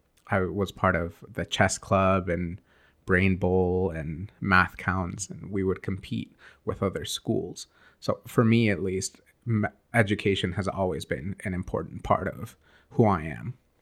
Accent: United States; Well, I was born in the United States.

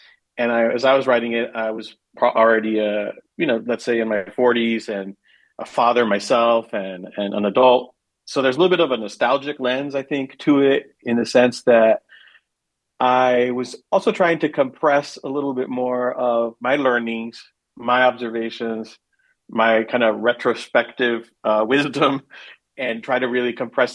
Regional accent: Brownsville, Texas, United States; it's fiction, but I drew a lot from my own experiences growing up on the border.

